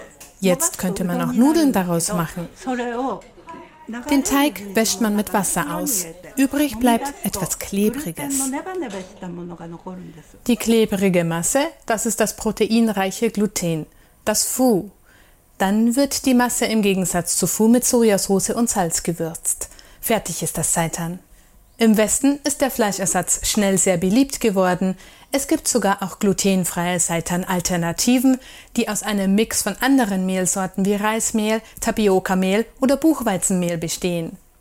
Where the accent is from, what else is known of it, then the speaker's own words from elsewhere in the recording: Niigata, Japan; German is a second language; now in Germany; Das ist aus meiner Heimat, Niigata.